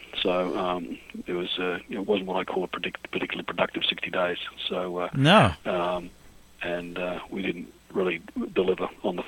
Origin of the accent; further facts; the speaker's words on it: Australia; moved away as an adult; now in United States; I find myself here in West Virginia. I grew up in Australia, was educated in Australia, came here as a young man. I was 21 and started in Michigan, was in Florida, Texas, and on the way Indiana.